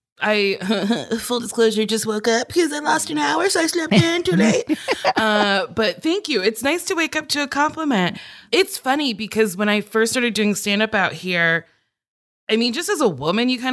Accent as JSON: {"language": "English", "region": "New Jersey", "country": "United States", "tie": "born or raised there", "said": "I grew up in Jersey."}